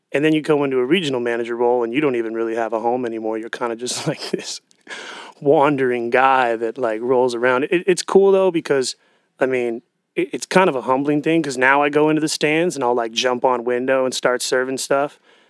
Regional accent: Portland, Oregon, United States; I was born and raised in Portland.

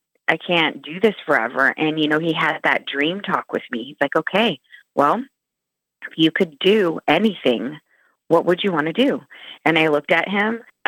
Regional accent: Salem, Oregon, United States; all of Oregon was taken up for franchising, and that's where he and I are from. I'm from Salem.

